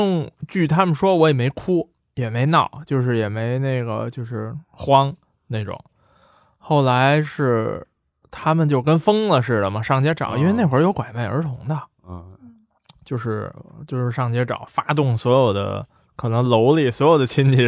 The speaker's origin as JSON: {"language": "Chinese", "region": "Beijing", "country": "China", "tie": "born or raised there", "said": "但小时候在北京反正那种好像孩子丢了的还挺多的。"}